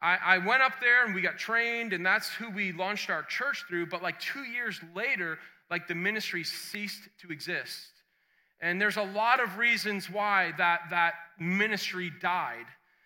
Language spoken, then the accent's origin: English; Boston, Massachusetts, United States; I am a New Englander. Okay, I'm from Boston